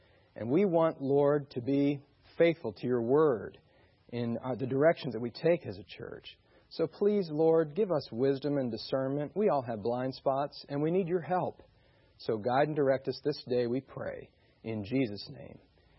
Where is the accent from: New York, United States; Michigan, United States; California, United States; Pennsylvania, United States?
Michigan, United States; I come from Michigan and there's just lots of snow there, a whole lot of it.